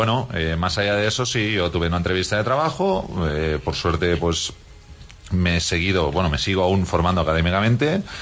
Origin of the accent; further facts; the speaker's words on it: Catalonia, Spain; bueno, yo soy catalán